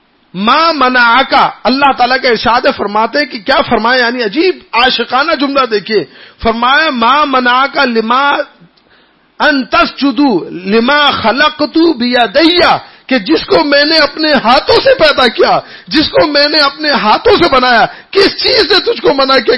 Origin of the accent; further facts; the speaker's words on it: Punjab, Pakistan; میں بڑا خاندانی ہوں، اور … میرا بھی پنجاب سے تعلق ہے نا،